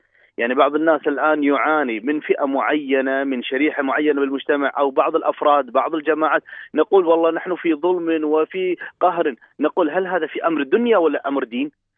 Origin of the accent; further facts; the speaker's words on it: Kuwait; ونحن خاصة في الخليج أنا أقول، وتحديدا في بلدنا الكويت